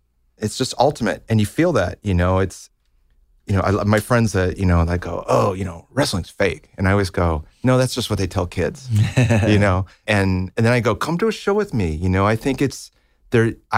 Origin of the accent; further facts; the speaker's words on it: Libertyville, Illinois, United States; Yeah, I grew up in Libertyville, which is about 30, 40 minutes north of Chicago.